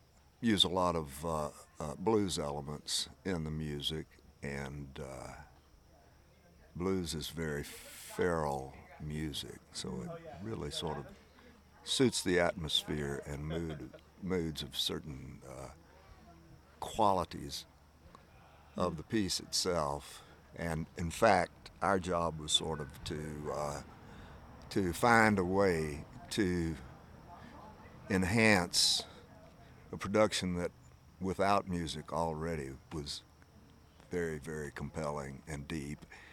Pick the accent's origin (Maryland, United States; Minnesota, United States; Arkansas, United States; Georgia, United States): Georgia, United States; Atlanta; I'm from Atlanta, Georgia, and I have been playing what they call roots music basically for all my life, you know.